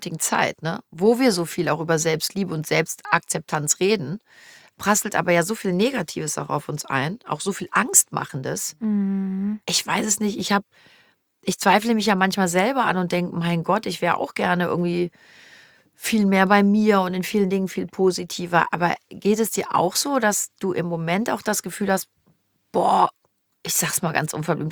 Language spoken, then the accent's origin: German; Cologne, North Rhine-Westphalia, Germany; born there; ich bin in Köln geboren, ich bin mit ganzem Herzen kölsches Mädchen und ich werde hier sterben.